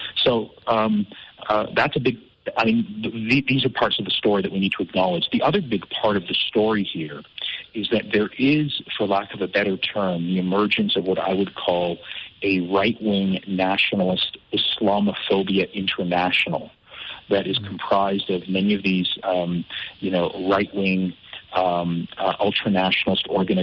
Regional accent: Canada; I was born in Canada to a Canadian Muslim family. I grew up there. I have vast numbers of my extended family there.

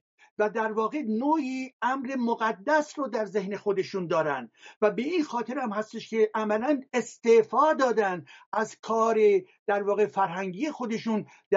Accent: Iran; من ایرانی هستم ولی مسلمان نیستم.

